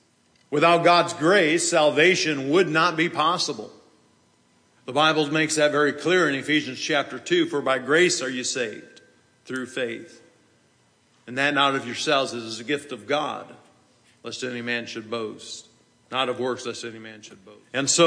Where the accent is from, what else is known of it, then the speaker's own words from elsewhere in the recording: Michigan, United States; You can't tell I'm from Michigan.